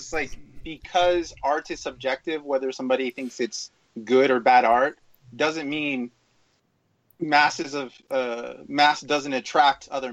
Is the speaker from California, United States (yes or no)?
yes; Burbank, California, United States; I grew up kind of in between the border between Burbank and North Hollywood.